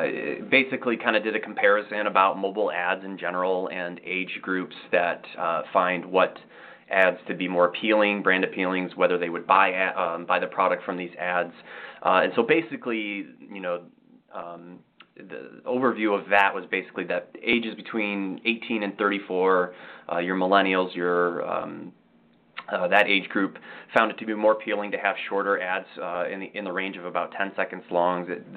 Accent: Chicago, Illinois, United States; we're from Chicago, so I think we're a little bit, you know, stick our nose up in the air when it comes to quality of pizza.

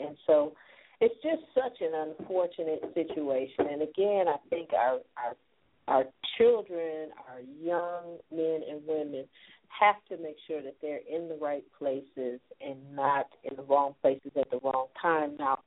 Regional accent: Wisconsin, United States; Did you see the situation that happened in Wisconsin, my home state, in Madison, Wisconsin

